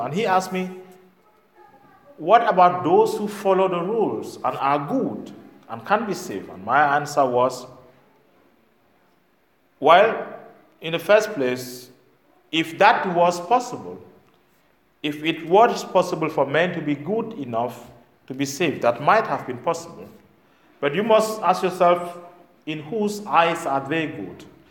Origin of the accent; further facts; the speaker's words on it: Cameroon; I come from Cameroon, was colonized by Germany and maybe later by England and France.